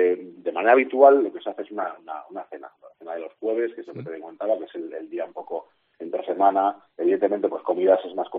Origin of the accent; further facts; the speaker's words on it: Basque Country, Spain; Yo además soy del País Vasco